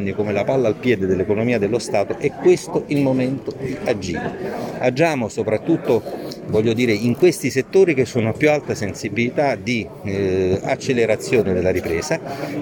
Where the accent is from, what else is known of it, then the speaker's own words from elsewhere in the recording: Piacenza, Emilia-Romagna, Italy; io lo so bene perché vengo da Piacenza